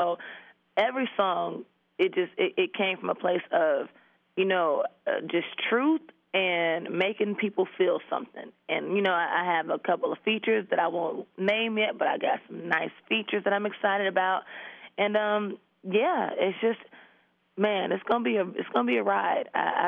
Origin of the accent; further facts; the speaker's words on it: Florida, United States; Don't hate me. I'm from Florida.